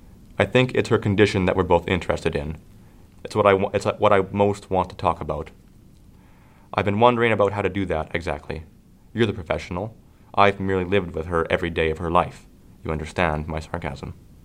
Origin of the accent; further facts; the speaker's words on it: Canada; I'm Canadian and the narrator's Canadian.